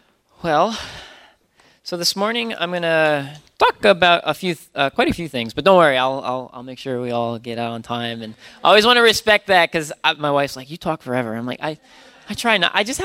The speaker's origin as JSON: {"language": "English", "region": "Pennsylvania", "country": "United States", "tie": "born or raised there", "said": "I grew up in Pennsylvania, so I'm not originally from New England"}